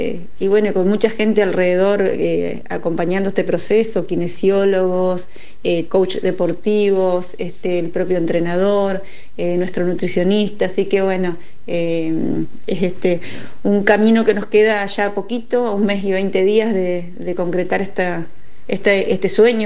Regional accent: Concordia, Entre Ríos, Argentina; soy de Concordia, Entre Ríos. Tengo 48 años, soy madre de dos hijos

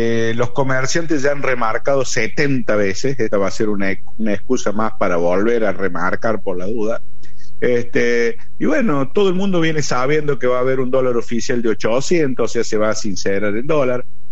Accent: Córdoba, Argentina; vengo también del norte de Córdoba, de un pueblo muy pequeño, de 2000 personas, el Harre

